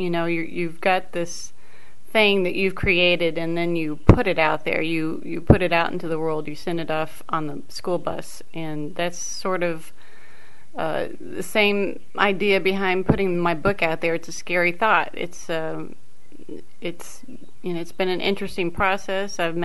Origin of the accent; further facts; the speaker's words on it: United States; I grew up on Scenic Highway near Ellison Field